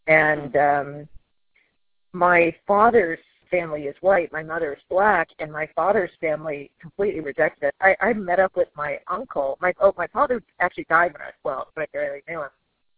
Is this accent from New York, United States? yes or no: no; San Diego, California, United States; What's crazy too is I grew up in San Diego, and I'm black.